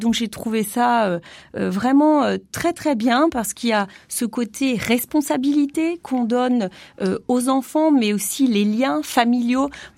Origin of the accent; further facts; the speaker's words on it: Hollungen, Grand Est, France; en réalité c'est un petit village qui s'appelle Hollungen, c'est là où j'ai grandi, et c'est chez moi, et on parle alsacien à Hollungen. Donc voilà, ça c'est anecdotique, sinon je parle anglais, je parle allemand.